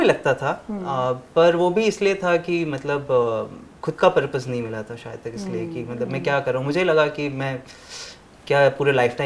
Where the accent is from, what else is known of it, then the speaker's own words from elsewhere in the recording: Ujjain, Madhya Pradesh, India; सो मेरा home town तो उज्जैन है, मध्य प्रदेश में.